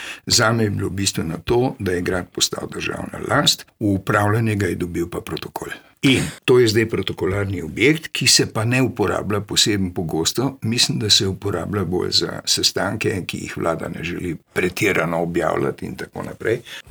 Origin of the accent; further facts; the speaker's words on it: Ljubljana, Slovenia; od svojega prvega razreda v osnovni šoli, v Ljubljani na Vrtači, sem Ljubljančan rojen